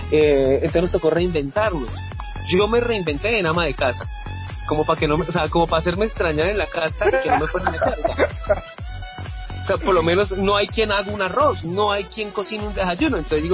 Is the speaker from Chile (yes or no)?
no; Santander, Colombia; ahí estamos como artistas santandereanos